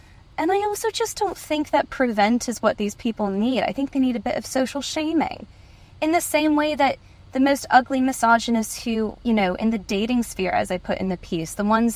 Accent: United States; particularly about the fact that I'm from America and things, it's factually true, guys, and I'm well aware where I'm from

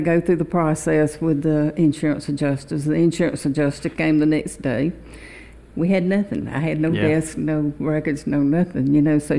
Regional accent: Sparta, Georgia, United States; also born or lived in Augusta, United States; I was born in Augusta, Georgia when my daddy was in med school.

